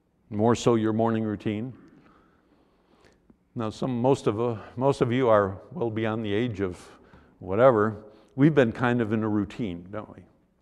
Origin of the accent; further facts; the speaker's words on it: New York, United States; I grew up in Western New York, not too far from the Niagara River